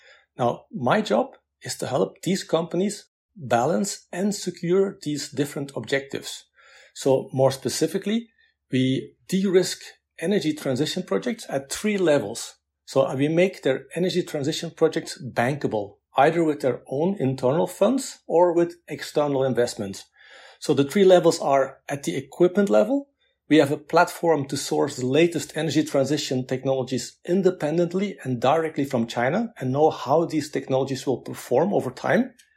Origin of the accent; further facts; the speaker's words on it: Belgium; I'm from Belgium.